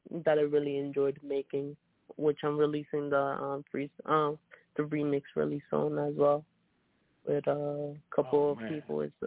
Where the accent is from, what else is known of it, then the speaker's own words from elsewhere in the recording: Florida, United States; I'm from Florida.